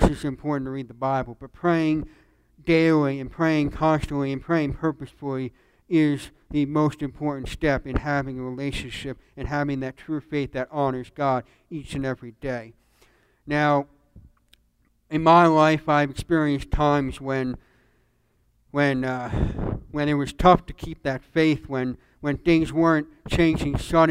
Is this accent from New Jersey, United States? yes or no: yes; New Jersey, United States; now in Charlotte, United States; you know, I'm from New Jersey, as Pastor said, so I fly a lot. I fly home a lot.